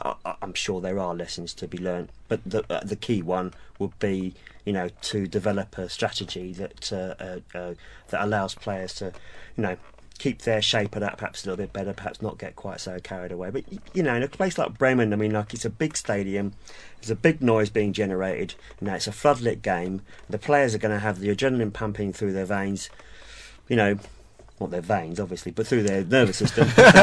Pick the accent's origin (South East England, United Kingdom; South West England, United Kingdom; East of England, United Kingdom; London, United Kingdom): London, United Kingdom; I'm from London